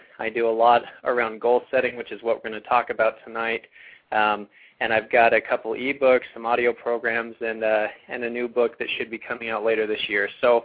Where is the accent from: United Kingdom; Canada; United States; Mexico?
United States; Colorado; now in Utah, United States; I live in Utah, over here in the Snowy Mountains, and we're having a great day. But I grew up in Colorado, grew up in a great home.